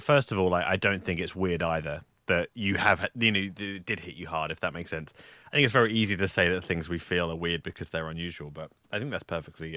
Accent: England, United Kingdom; as an English person, how very dare you attack my culture like that? One of the things I've always loved about being in Britain

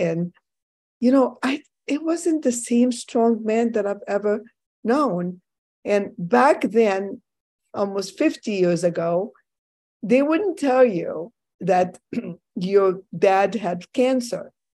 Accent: Egypt; English is a second language; I am from Egypt. I'm originally from Egypt.

